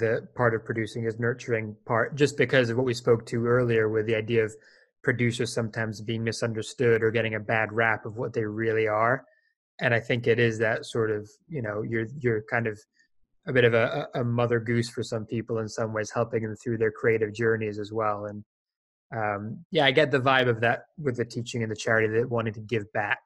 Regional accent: Spain; Like I grew up in Spain, and in Spanish, everyone swears like a chimney.

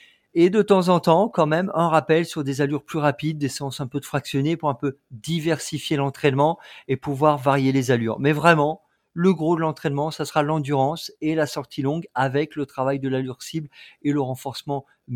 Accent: France; nous, on est français, on court dans notre capitale

